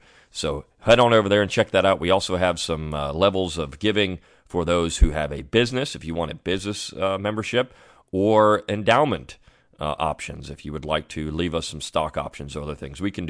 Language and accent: English; Southern United States, United States; how do we show our pride in being Southern